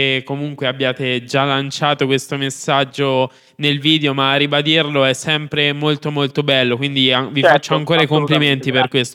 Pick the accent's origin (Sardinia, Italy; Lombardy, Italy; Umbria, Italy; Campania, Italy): Umbria, Italy; Perugia; Sono perugino